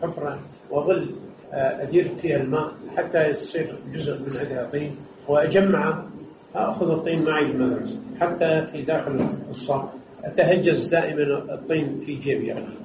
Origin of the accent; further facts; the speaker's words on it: Basra, Basra Governorate, Iraq; نشأت أنا في مدينة البصرة ولادتي في حي المعقل، بيوت من طين والشوارع من طين،